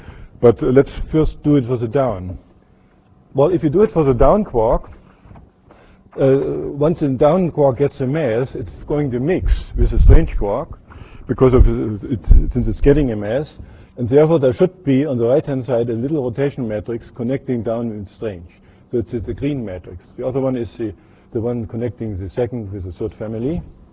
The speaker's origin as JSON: {"language": "English", "town": "Munich", "region": "Bavaria", "country": "Germany", "said": "Since I come from Munich, and I should make some advertisement for the German cars."}